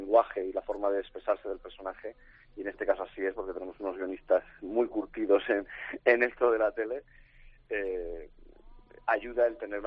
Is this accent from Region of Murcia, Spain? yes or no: yes; Region of Murcia, Spain; Mi tierra, afortunadamente, puedo decir que está muy orgullosa de mí, tanto como yo de ella. Y sí, el cariño de mi gente en Murcia me lo han demostrado sobradamente en muchísimas ocasiones.